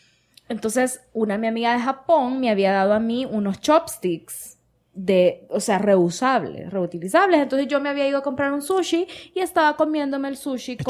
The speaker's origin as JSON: {"language": "Spanish", "country": "El Salvador", "said": "y que soy del Salvador y que aquí, que allá"}